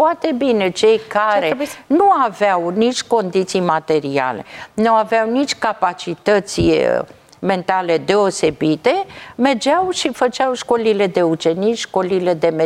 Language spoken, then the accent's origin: Romanian; Bucharest, Romania; că eu sunt din București.